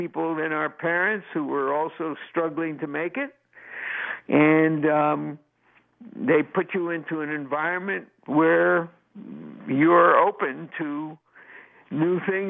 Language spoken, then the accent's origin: English; New York City, New York, United States; I grew up in New York City, various boroughs, went to high school in Brooklyn